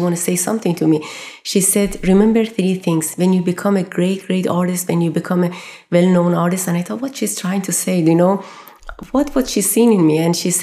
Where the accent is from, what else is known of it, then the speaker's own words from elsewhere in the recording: Iran; when I was growing up in Iran, we had war for 8 years.